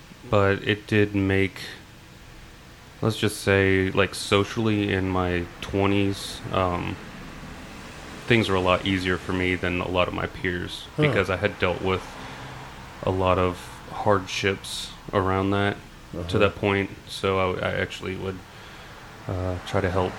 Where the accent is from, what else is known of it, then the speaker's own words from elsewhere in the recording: Rockledge, Florida, United States; also born or lived in Biloxi, Mississippi / Denver; Well, I was born in Biloxi, Mississippi on a Air Force military base. Huh. And just a few months after that, my family moved to Denver, and my little brother was born out there, and then we moved to Florida, out in Rockledge